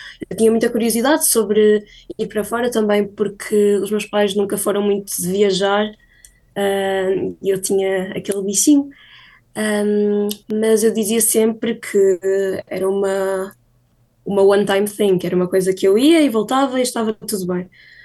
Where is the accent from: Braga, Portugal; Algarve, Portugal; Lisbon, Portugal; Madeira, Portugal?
Braga, Portugal; Mas eu sou de Braga.